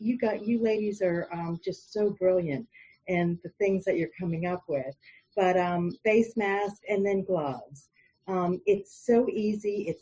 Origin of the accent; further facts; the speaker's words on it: Boynton Beach, Florida, United States; I'm from Boynton Beach, Florida, Palm Beach County.